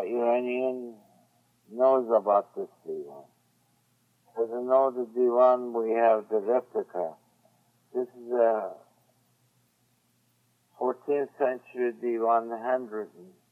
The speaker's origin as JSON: {"language": "English", "country": "Canada", "said": "I am a Canadian, as you know."}